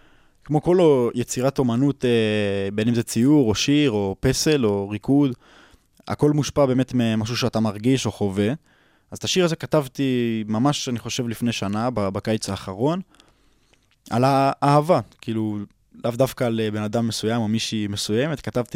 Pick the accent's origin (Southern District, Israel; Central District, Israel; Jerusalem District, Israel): Central District, Israel; Hod HaSharon; בן 22 מאוד השרון.